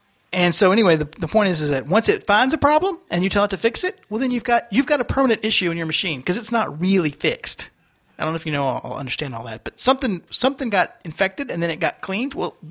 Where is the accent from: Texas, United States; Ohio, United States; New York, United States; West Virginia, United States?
Texas, United States; Hello, we're from Texas. We're from Texas. We got way more coastline than Seattle.